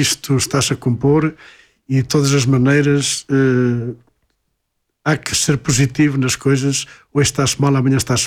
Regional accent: Silvares, Centro, Portugal; moved away as an adult; now in Mitry-Mory, France; da Vila Silvares, que é a minha terra natal

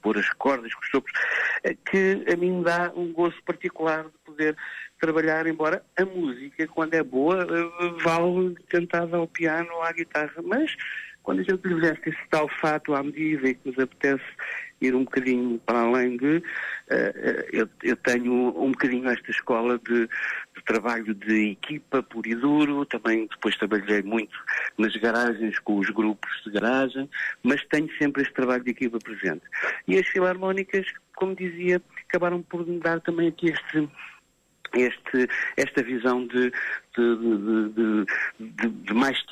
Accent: Lisbon, Portugal; todos crescemos ali numa filarmónica, nos Olivais, aqui à beira de Lisboa.

